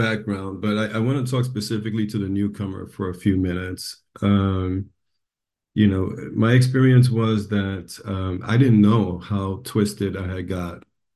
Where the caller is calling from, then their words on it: New York City, New York, United States; I'm calling in from the Bronx, New York, so I'm Northeast